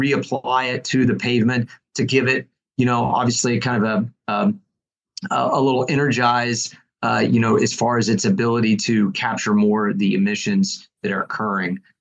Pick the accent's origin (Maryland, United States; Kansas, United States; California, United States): Kansas, United States; I grew up in Kansas, and so we had, you know, winter weather.